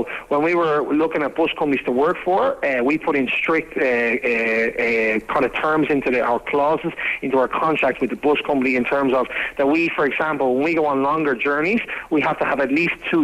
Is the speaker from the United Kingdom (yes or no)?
no; Dublin, Leinster, Ireland; accent: Dublin; So, I'm a Dub, yeah, as you can probably guess from the accent. I'm from a place called Ballyogan in around Leopardstown.